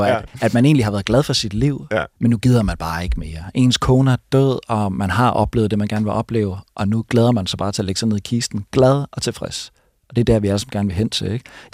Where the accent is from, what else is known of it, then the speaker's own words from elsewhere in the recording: Aarhus, Central Denmark Region, Denmark; Men jeg voksede op et stort, velfungerende, almennyttigt boligområde i en aarhusiansk forstad.